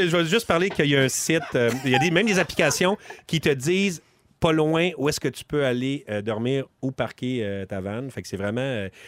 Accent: Quebec, Canada; born or raised there

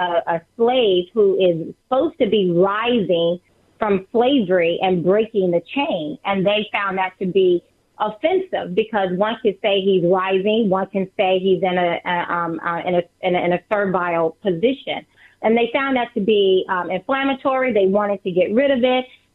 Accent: Deep South, United States; as a Black person growing up in the Deep South

